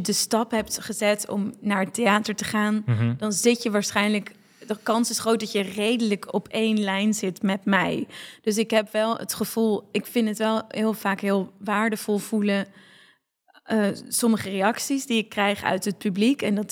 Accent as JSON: {"language": "Dutch", "town": "Oudkerk", "region": "Friesland", "country": "Netherlands", "said": "Ik kom zelf ook uit Friesland. Uit Oudtjerk, een dorpje in Friesland."}